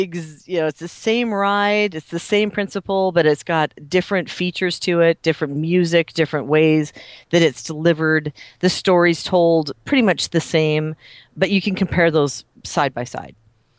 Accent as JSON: {"language": "English", "town": "Seattle", "region": "Washington", "country": "United States", "said": "just so everyone knows, I'm from Seattle, so I'm a West Coaster"}